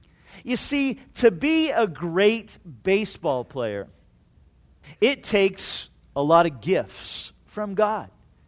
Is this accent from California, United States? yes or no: yes; California, United States; You know, growing up in Orange County, my dream as a little guy, and even on into high school, was to be a great baseball player.